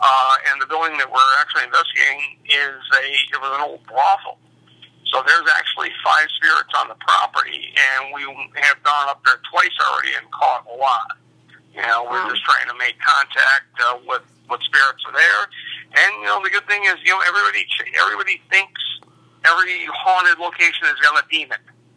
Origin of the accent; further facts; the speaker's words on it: New York, United States; I'm originally from New York, but I actually never investigated New York City.